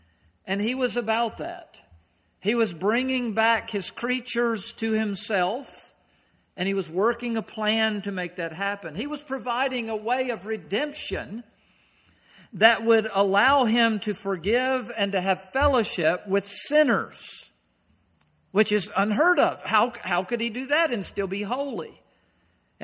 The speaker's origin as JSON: {"language": "English", "region": "the South", "country": "United States", "tie": "born or raised there", "accent": "southern drawl", "said": "Maybe by some of the southern drawl that you hear occasionally in my speech, because I grew up in the South"}